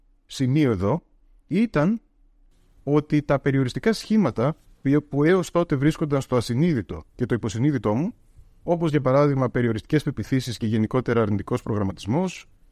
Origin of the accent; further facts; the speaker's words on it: Veria, Central Macedonia, Greece; born there; Καταρχάς γεννήθηκα στη Βέρεια Ημαθίας.